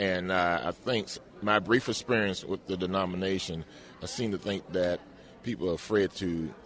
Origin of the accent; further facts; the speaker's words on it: Richmond, Virginia, United States; I'm from Richmond, Virginia.